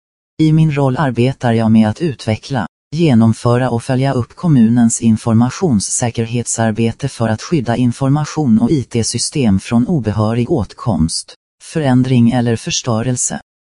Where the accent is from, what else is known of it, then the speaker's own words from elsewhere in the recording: Stockholm, Stockholm County, Sweden; also born or lived in Åmål; now in Karlstad, Sweden; Jag är född och uppvuxen i Stockholm och Åmål och flyttade till Karlstad när jag började gymnasiet. Där är jag fortfarande kvar